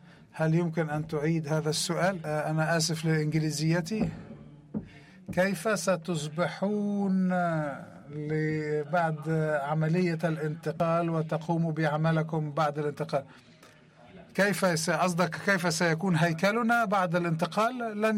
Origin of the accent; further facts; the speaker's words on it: Sudan; من السودان، وأول مرة أكون زميلة